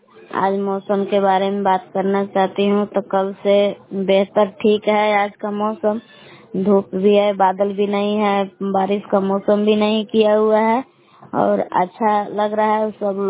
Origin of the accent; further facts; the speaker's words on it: Belam, Bihar, India; मैं ग्राम बेलाम जिला कैमूर बबुआ के निवासी हूँ।